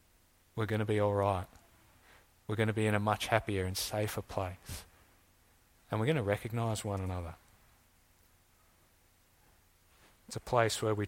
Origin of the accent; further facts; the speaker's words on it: Australia; We are not Australian. I mean, we are Australian, aren't we?